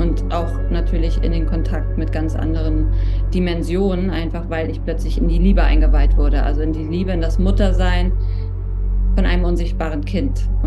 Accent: Berlin, Germany; bin ich aufgewachsen in Berlin

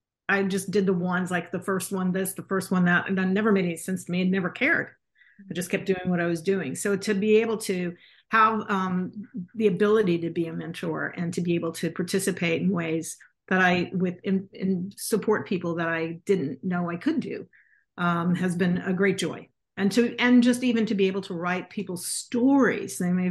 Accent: Missouri, United States; now in Washington, United States; I grew up in Southwest Missouri, so I didn't have any experience with anyone of color until I came to Washington, D.C.

